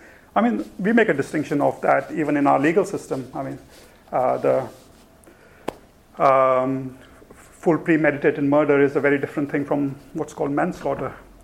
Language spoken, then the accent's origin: English; India; I grew up in India, there's lots of beggars around.